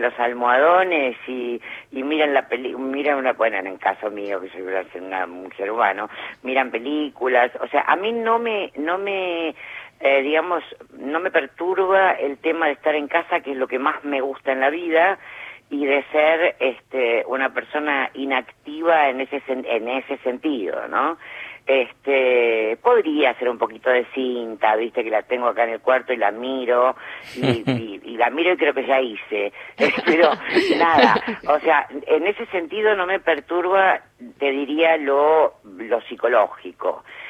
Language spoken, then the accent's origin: Spanish; Avellaneda, Buenos Aires Province, Argentina; born there; porque yo nací en Avellaneda, y en Avellaneda es donde yo escuchaba